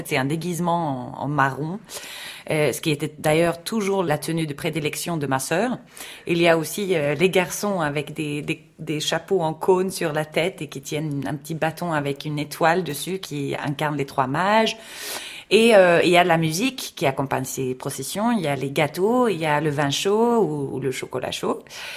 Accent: Sweden; nous, on a quand même des fêtes dans l'année qui marient toujours religion avec tradition païenne. Donc, déjà, Sainte Lucie, c'est quand même assez bizarre qu'on fête cette sainte sicilienne chez nous en Scandinavie.

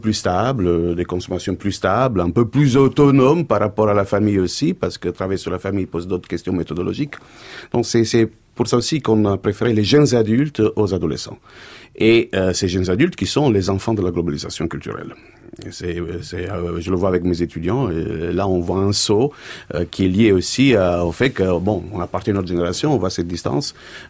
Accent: Italy; Bon, alors, je suis italien.

